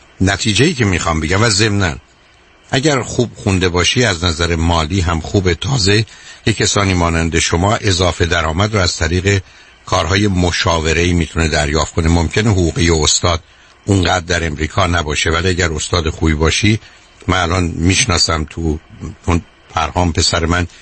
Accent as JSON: {"language": "Persian", "country": "Iran", "moved": "yes", "said": "ماهایی که از ایران آمدیم"}